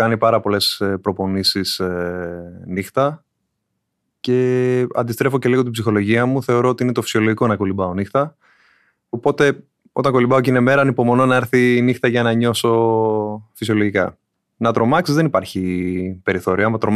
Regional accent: Athens, Attica, Greece; Δεν είμαι από νησί, από την Αθήνα είμαι.

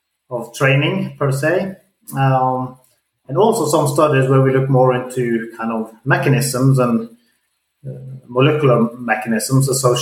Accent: Norway; English is a second language; I grew up in Norway as a cross country skier from a quite young age

